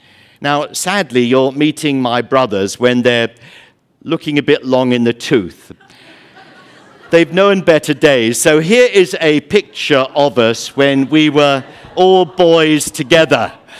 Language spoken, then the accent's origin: English; London, United Kingdom; My two brothers and I grew up in London, England